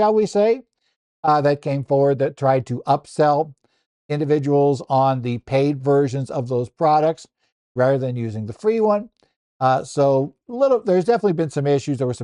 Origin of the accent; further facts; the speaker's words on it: Arizona, United States; As I noted, my home state of Arizona was one of those 12 where you could sign up and use the direct file program.